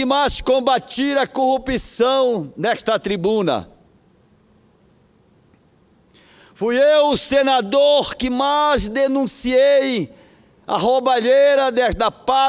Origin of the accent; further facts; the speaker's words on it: Pará, Brazil; Brasileiros, brasileiras, paraenses, da minha terra, de Nossa Senhora de Nazaré.